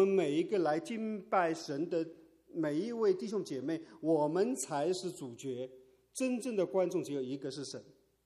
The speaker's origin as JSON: {"language": "Chinese", "country": "China", "said": "今年对我们中国人来说很特别，一月份可以过两次年"}